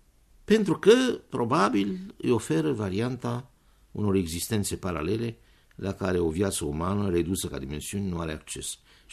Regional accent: Bucharest, Romania; Sunt bucureștean și întâmplător că bunicii mei dinspre mamă tot bucureșteni erau.

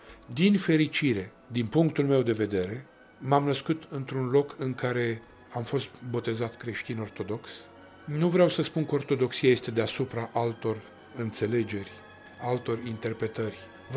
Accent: Romania; pe mine scrie, sunt român. Ce aș putea eu să fiu altceva? Cultura mea, la bază, este românească. Profesorii mei au fost români.

